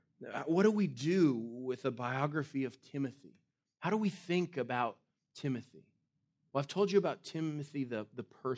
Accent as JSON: {"language": "English", "region": "New Mexico", "country": "United States", "said": "I'm from New Mexico. I'm a New Mexican. And it helps, if you want to know me, to know New Mexico. I don't do well in humidity because I'm like a lizard because I'm from New Mexico."}